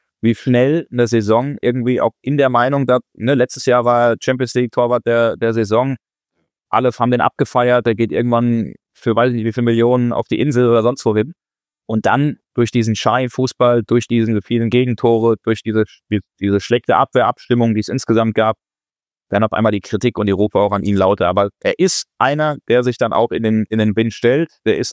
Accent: Frankfurt, Hesse, Germany; born there; ich bin ja gebürtiger Frankfurter

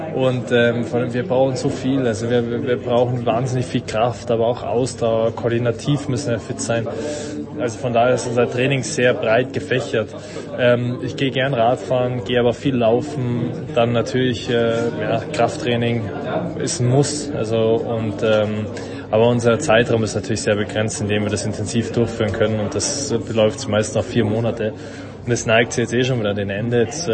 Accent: Munich, Bavaria, Germany; Ja, ist natürlich als Münchner nicht ganz einfach Skifahren lernen in München.

